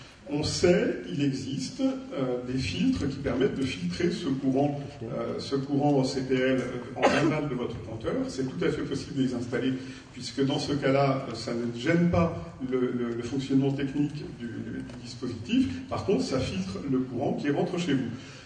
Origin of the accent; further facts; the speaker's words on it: Paris, Île-de-France, France; now in Quiberon, France; je suis parisien et je vais passer tout l'été à Quiberon, où on est installé depuis décembre 2015